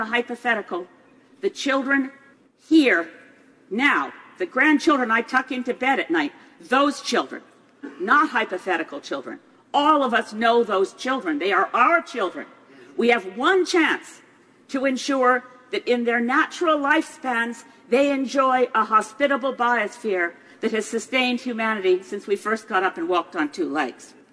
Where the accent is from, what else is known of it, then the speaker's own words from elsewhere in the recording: Canada; We are Canadian parliamentarians, and we can together achieve the pathway that's been put before us by the world scientists.